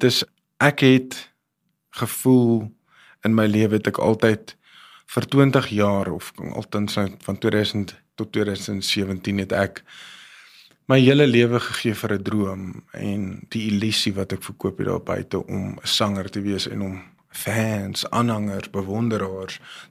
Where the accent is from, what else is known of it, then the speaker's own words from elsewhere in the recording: Pretoria, Gauteng, South Africa; ek het my liefde gevind in die Kaap, die berge, en ek het vrede gevind in die Kaap, althans ek is oorspronklik van Pretoria, en ek is baie lief vir my mense in Pretoria, maar ek het my tuiste gevind, en dit is in die Kaap